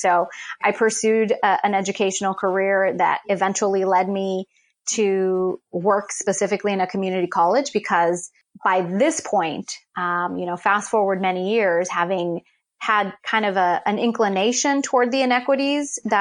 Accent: Los Angeles, California, United States; Growing up in Koreatown, heavily immigrant community from different walks of life.

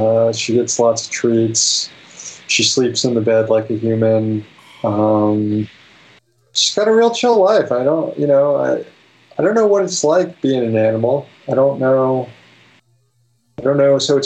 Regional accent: Florida, United States; I grew up in Florida, so I guess I only have one answer.

